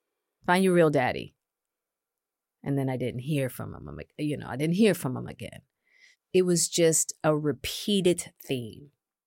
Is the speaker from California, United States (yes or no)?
yes; Hollywood, California, United States; I'm a woman, I'm Black, and I'm from Hollywood.